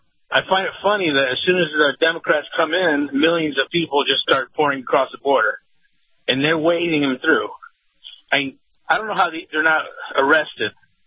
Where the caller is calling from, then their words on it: Tampa, Florida, United States; in Tampa.